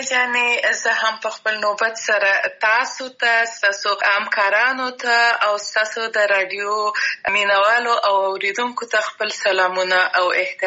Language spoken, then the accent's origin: Pashto; Afghanistan; زه د افغانستان یم او زه همیشه دا دعوا کوم چې زه د افغانستان یم یعنی ټول افغانستان راته ګران دی